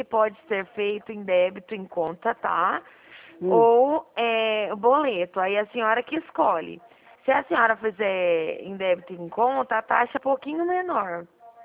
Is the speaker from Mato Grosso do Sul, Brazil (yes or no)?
no; Dracena, São Paulo, Brazil; Eu sou de Dracena, estado de São Paulo.